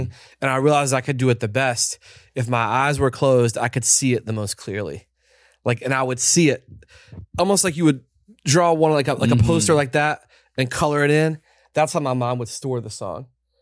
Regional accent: Montgomery, West Virginia, United States; So we grew up right in the Kanawha River. So down the river, 7 minutes from Boomer, mm-hmm. is Montgomery, West Virginia, which is where I grew up.

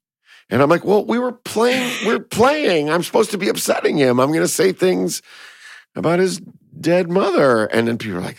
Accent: Chicago, Illinois, United States; We shot in Chicago. I'm from Chicago, so my family was there.

